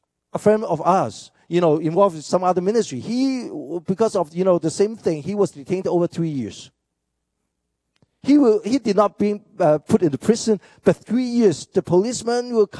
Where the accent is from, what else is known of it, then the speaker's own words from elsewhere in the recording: Hong Kong; first language Cantonese; English is a second language; I grew up in Hong Kong, we speak Cantonese.